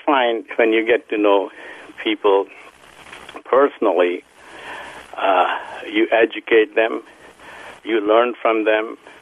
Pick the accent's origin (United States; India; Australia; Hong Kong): India; born there; I was born in India.